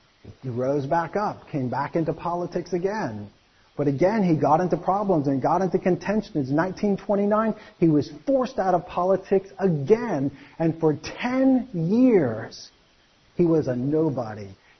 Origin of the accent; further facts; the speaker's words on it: United States; I'm an American, but I'd heard his name